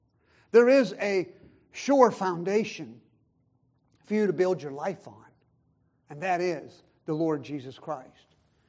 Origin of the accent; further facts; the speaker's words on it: Pittsburgh, Pennsylvania, United States; I grew up in the Pittsburgh area, and I was told this since I was a kid.